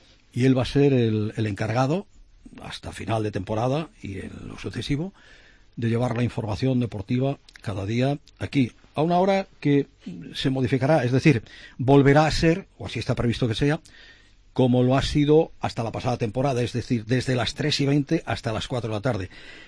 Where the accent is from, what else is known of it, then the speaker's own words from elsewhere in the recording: Salamanca, Castile and León, Spain; yo nací, ya hace algunos años, es evidente, en un barrio salmantino muy cercano al río Tormes. Sí, el Arrabal, soy del Arrabal.